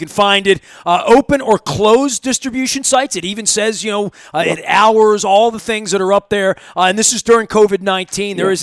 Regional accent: Dundalk, Maryland, United States; I mean, I'm a 52-year-old guy. I grew up in Dundalk. My dad stood in soup lines and whatnot.

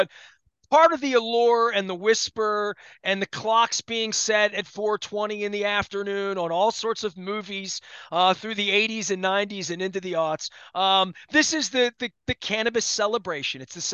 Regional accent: Dundalk, Maryland, United States; And I'm a cheapskate. I'm from Dundalk.

